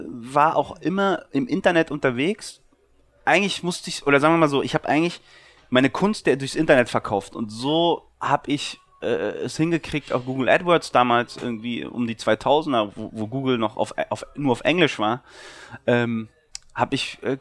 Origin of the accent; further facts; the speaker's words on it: Berlin, Germany; Berlin, ja.